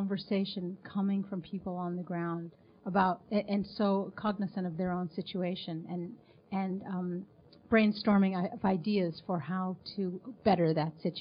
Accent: United States; Well, we're American filmmakers.

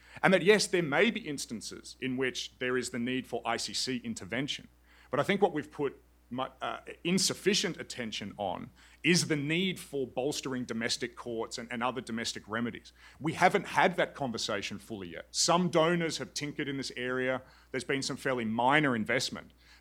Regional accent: Australia; It's, to use a classic British word, which I think as an Australian I can, it's bollocks.

